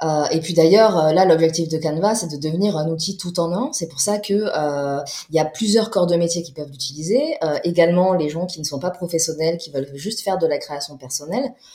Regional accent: south of France, France; moved away as an adult; now in Paris, France; Et donc, je suis venue à Paris, je viens du Sud à la base. Je suis venue à Paris à 23 ans.

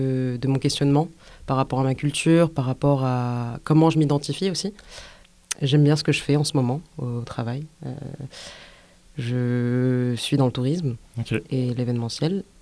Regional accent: Paris, Île-de-France, France; now in Seoul, South Korea; J'ai 25 ans et donc je viens de Paris. Et ça fait à peu près 8 mois que je suis en Corée, à Séoul.

